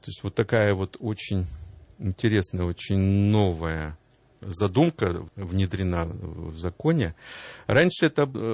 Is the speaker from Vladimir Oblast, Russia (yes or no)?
no; Alapayevsk, Sverdlovsk Oblast, Russia; born there; Я не из Москвы, я родился в Алапаевске. Такой известный город на Урале с очень тяжелой, может быть, судьбой определенной.